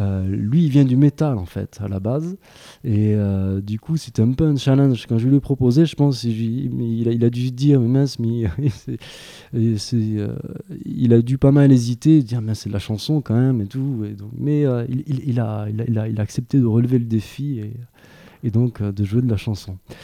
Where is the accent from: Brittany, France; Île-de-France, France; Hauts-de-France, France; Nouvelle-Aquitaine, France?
Nouvelle-Aquitaine, France; accent: southern French; also born or lived in Layrac; now in Creuse, France; en plus avec l'accent du sud, c'est encore mieux. Et parce que je viens du Lot-et-Garonne, en fait, avant d'habiter en Creuse.